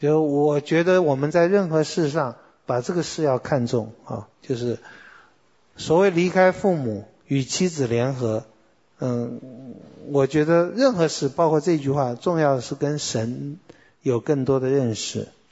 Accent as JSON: {"language": "Chinese", "country": "China", "said": "所以我们中国人早期也一直觉得西方人不孝顺嘛"}